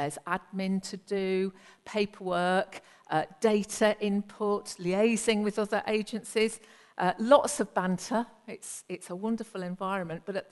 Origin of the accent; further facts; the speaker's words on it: England, United Kingdom; I like order and structure, and I'm English, so I like all potential for misunderstanding and awkwardness and embarrassment to be completely removed from every social situation